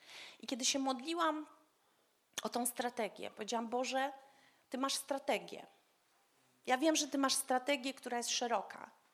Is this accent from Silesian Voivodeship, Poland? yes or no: no; Gdańsk, Pomeranian Voivodeship, Poland; Ja pochodzę z Gdańska. Bóg sprawił, że nie mieszkam już tam, ale często tam bywam.